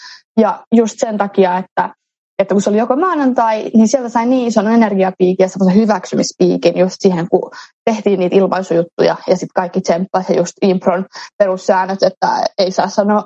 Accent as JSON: {"language": "Finnish", "town": "Espoo", "region": "Uusimaa", "country": "Finland", "tie": "born or raised there", "also_born_or_lived": "Helsinki", "said": "kun mä ala-asteella muutin siis Helsingistä. Perheen kanssa muutettiin Helsingistä Espooseen."}